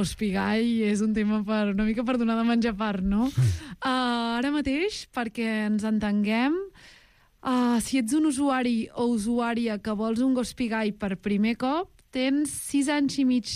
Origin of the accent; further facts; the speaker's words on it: Vilassar de Mar, Catalonia, Spain; Aquest any em vaig enfadar molt amb les eleccions del meu poble, de Vilassar de Mar